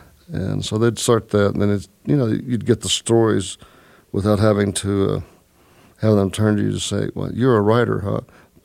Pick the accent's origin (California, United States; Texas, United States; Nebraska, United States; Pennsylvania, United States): Texas, United States; I grew up in Texas and never felt very much at home there.